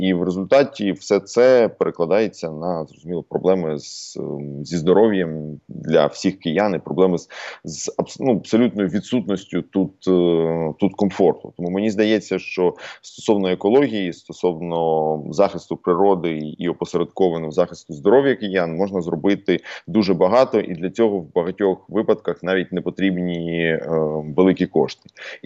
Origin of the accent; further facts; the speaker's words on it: Kyiv, Ukraine; Я сам з Троєщини